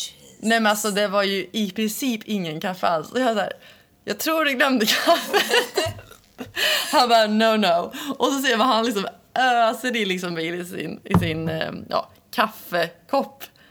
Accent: Sweden; För mig var det så här, jag kommer från Sverige. För i Sverige är vi ju hälsosamma

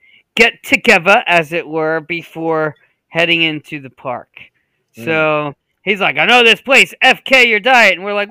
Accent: Ireland; I'm Irish and you're Canadian.

